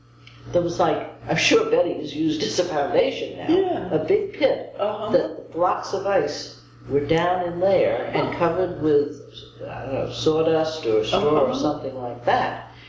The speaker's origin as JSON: {"language": "English", "town": "New York City", "region": "New York", "country": "United States", "said": "I came from New York City."}